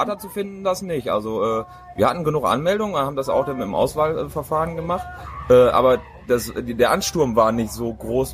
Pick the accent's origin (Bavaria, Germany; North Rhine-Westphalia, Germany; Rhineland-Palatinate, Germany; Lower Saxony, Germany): North Rhine-Westphalia, Germany; Friedewalde; born there; Also ich komme gebürtig aus Friedewalde